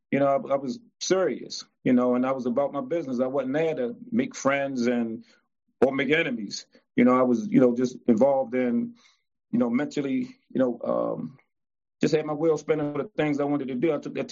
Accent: Baltimore, Maryland, United States; I'm from Baltimore, East Baltimore. I grew up in a home with my mother, single parent, and two sisters.

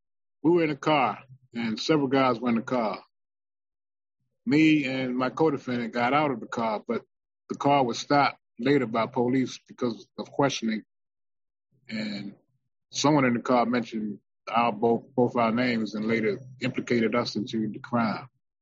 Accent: Baltimore, Maryland, United States; I grew up in the East Baltimore neighborhood between off the road.

